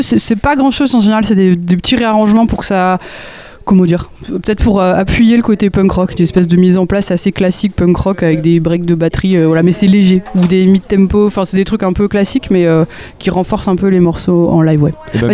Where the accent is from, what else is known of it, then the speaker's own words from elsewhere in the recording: Paris, Île-de-France, France; also born or lived in Rouen; now in Nantes, France; moi je suis parisienne, moi. Je suis born and raised, et j'ai fini par m'échapper de Paris pour aller vivre à Rouen, figurez-vous. Il y a 4 ans, je suis restée 2 ans, et maintenant je suis à Nantes.